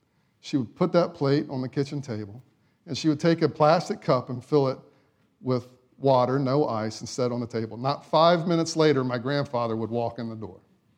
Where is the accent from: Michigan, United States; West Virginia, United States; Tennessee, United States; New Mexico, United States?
West Virginia, United States; it really makes me have these memories, these nostalgic memories of growing up in West Virginia. My grandparents, they lived out in the country.